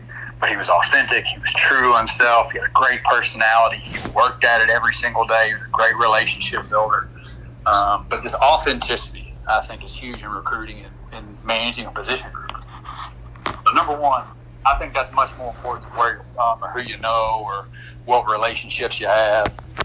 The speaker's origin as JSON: {"language": "English", "town": "Dickson", "region": "Tennessee", "country": "United States", "also_born_or_lived": "Memphis", "said": "I am from Memphis or Dixon, Tennessee. Spent the majority of my life in Dixon, Tennessee, about 30 minutes outside of Nashville."}